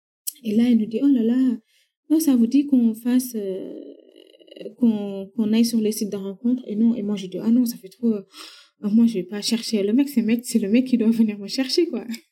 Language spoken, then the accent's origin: French; Senegal; en tant que Sénégalais